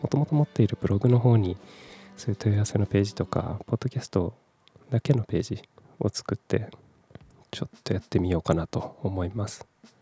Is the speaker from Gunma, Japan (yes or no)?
no; Kumamoto, Japan; moved away as an adult; also born or lived in Fukuoka / Tokyo; 18歳から福岡、30歳から東京で暮らし、35歳で会社を辞め、地元の熊本でフリーランスのウェブライターとして生きていくことにした